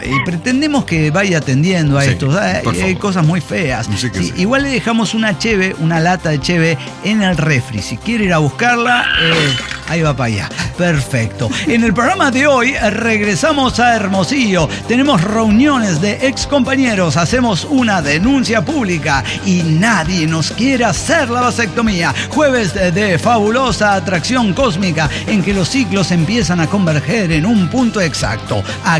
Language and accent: Spanish; El Salvador; now in United States; salvadoreño en el Gabacho, pero no estoy en el Gabacho.